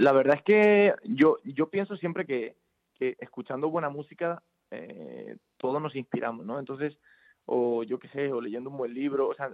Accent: Madrid, Community of Madrid, Spain; tocar en Madrid, nosotros somos de Madrid

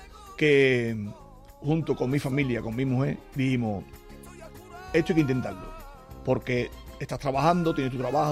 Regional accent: Mairena del Aljarafe, Andalusia, Spain; now in Santiponce, Spain; Pues soy de Mairena del Jarafe, un pueblo muy cerquita de Sevilla. Lo que pasa que hay un pueblo que también le tengo muchísimo cariño, que me ha acogido con... Bueno, estoy encantado, que llevo ya prácticamente casi 14 años viviendo en él, que es Santiponce

